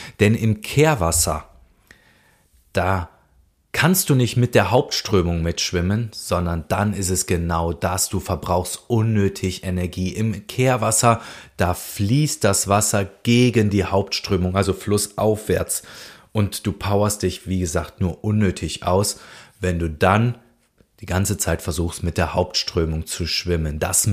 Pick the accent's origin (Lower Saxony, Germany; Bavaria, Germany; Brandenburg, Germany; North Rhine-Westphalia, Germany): North Rhine-Westphalia, Germany; Cologne; Und wenn du jetzt nicht gerade aus meiner Heimat kommst und das für dich sehr fremd klingt, dann möchte ich es dir gerne übersetzen. Es gibt so das Kölsche Grundgesetz